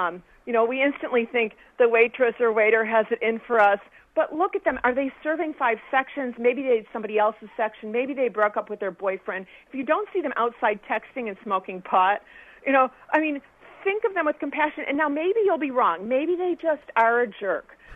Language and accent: English; Michigan, United States; I'm from Michigan. I'm a normal person from a normal household, you know, middle class or sort of middle class.